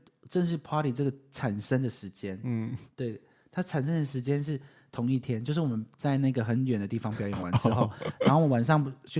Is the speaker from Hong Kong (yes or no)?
no; Taitung County, Taiwan; 台东来的。